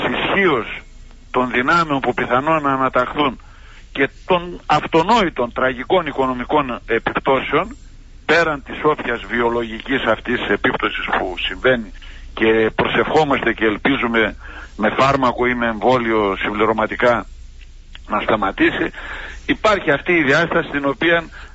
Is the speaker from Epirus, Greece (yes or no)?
no; Crete, Greece; Νιώθω δηλαδή ότι σαν να είμαι στον νομό μου και στο χωριό μου, που λέω όταν είμαι στην Κρήτη.